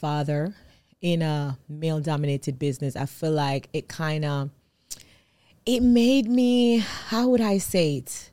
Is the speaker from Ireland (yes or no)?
no; Old Brayton, Jamaica; Growing up in Jamaica, oh my God, that's always such a hard question because it's so widely spread.